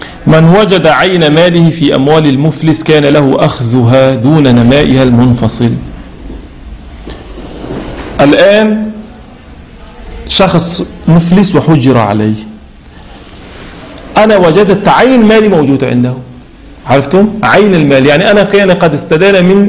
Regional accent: Syria; افترضوا عندنا في سوريا عفرين وإدلب

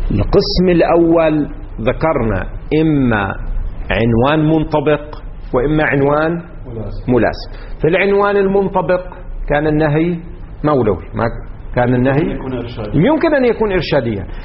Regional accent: Lebanon; now in Qom, Iran; هذا عندنا في لبنان الحمام يطلق على كليهما

